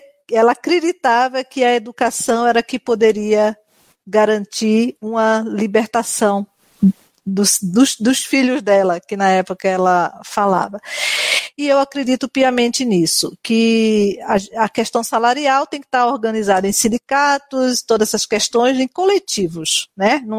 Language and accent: Portuguese; Recife, Pernambuco, Brazil; eu sou de Recife, estou vendo os conterrâneos aqui